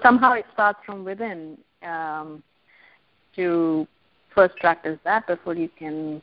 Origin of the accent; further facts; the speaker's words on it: Champaign, Illinois, United States; from Champaign, Illinois.